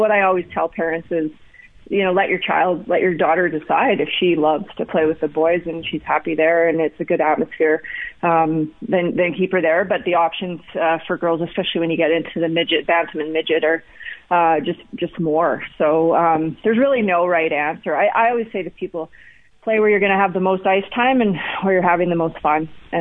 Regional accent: Saskatchewan, Canada; growing up in Saskatchewan, I didn't have any female role models

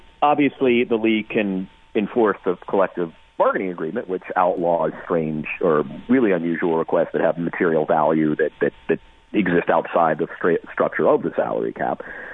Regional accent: Atlanta, Georgia, United States; I grew up in Atlanta, so I was up in the Hawks

